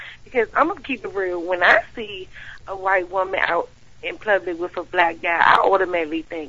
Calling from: Germantown, United States; I'm calling from Germantown.

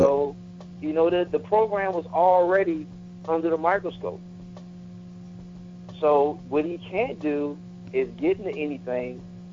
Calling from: Camp Springs, Maryland, United States; Hey, I'm calling from Camp Springs, Maryland.

